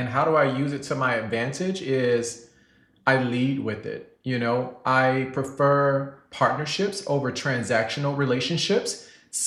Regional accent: Selma, Alabama, United States; I'm originally from Selma, Alabama, so I have this southern charm about me.

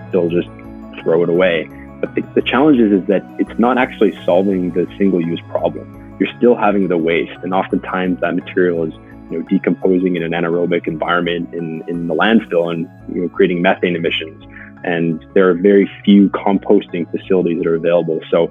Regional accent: Vancouver, British Columbia, Canada; I grew up in Vancouver

